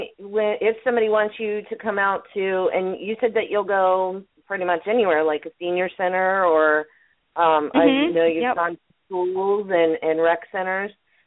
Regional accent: Florida, United States; I'm a native of the area. So growing up in Pinellas County, Safety Harbor reminds me of what Pinellas County was when I was growing up, because it's that small town.

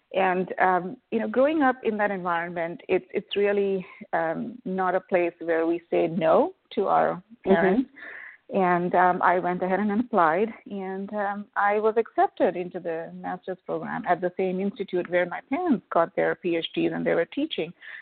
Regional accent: Mumbai, Maharashtra, India; So I was born in Mumbai, India, and essentially grew up in an academic environment.

